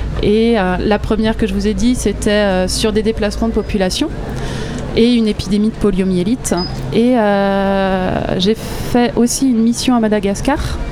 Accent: Saint-Nazaire, Pays de la Loire, France; Je suis de Saint-Nazaire. Je suis infirmière anesthésie, je travaille à l'hôpital de Saint-Nazaire.

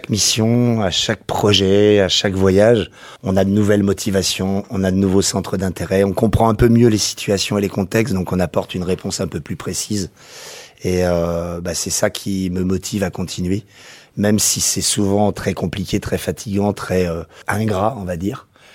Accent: Nantes, Pays de la Loire, France; born there; j'ai 52 ans, je suis né à Nantes

